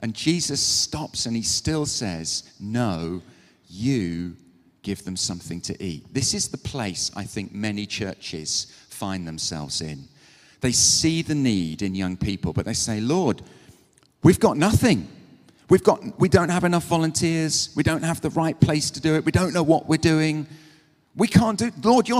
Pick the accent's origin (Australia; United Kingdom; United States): United Kingdom; And obviously, we're very British, so we try not to say anything about this out loud